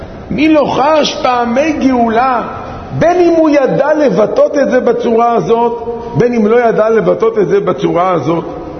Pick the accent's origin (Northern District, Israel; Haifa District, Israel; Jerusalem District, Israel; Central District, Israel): Central District, Israel; Netanya; נתכנסו בני העיר נתניה, שם גדלתי